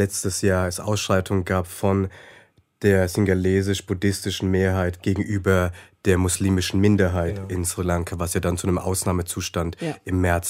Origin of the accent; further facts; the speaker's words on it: Bavaria, Germany; Wir sind in Bayern groß geworden, in der Nähe von Bamberg.